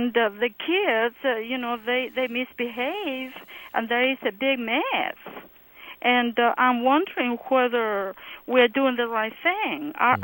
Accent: United States; English is a second language; I am American, I have an accent, but I am American.

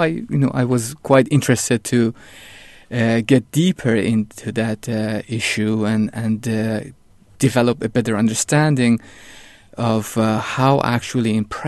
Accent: Iran; That is not quite my experience of growing up in Iran

